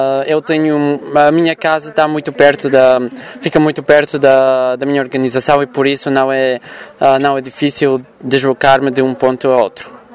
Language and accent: Portuguese; Bulgaria; não digo isso porque sou da Bulgária